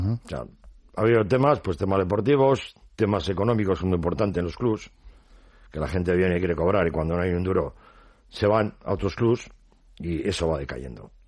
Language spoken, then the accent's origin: Spanish; Bilbao, Basque Country, Spain; Yo cuando jugaba en Marza subía en el Funi Archanda, pues soy de Uribarri.